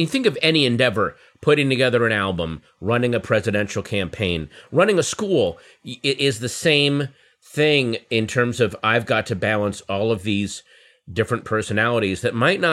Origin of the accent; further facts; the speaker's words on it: Virginia, United States; I was growing up in Northern Virginia